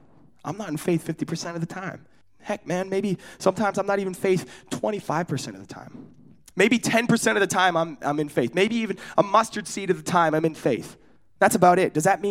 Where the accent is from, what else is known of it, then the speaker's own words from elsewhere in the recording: Oregon, United States; also born or lived in Sacramento, United States; I was born in Sacramento, California. We were raised there for like 4 years, okay? And then we moved to Oregon. But every summer, we were back to California.